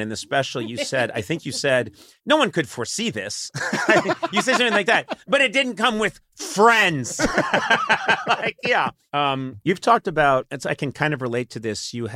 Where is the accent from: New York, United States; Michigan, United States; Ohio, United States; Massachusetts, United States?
Massachusetts, United States; Brookline; Yeah. And then the few times that, well, actually, I grew up in Brookline. More of my friends were Jewish than were Irish Catholic.